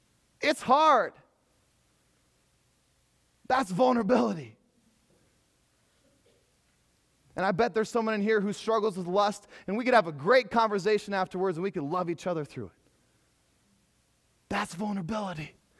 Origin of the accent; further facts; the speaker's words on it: Pella, Iowa, United States; I was raised in the Christian Reformed Church in Pella, Iowa.